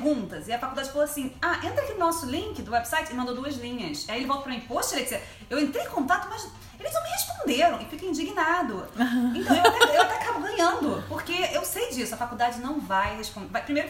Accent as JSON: {"language": "Portuguese", "country": "Brazil", "said": "até, né, eu sou brasileira, quando a gente tá pagando, a gente espera"}